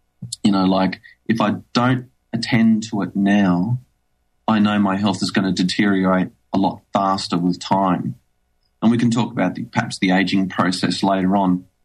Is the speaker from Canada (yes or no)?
no; Tasmania, Australia; I'm an Australian, born and raised in Tasmania, which is the little island to the south. We have a South Island in Australia, just like New Zealand does, except we have it called Tasmania. I have just turned 40